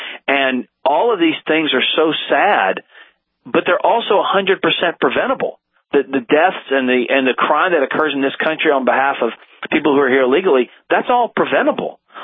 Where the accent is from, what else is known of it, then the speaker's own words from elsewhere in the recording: South Carolina, United States; I was from South Carolina. He was my senator for a long time.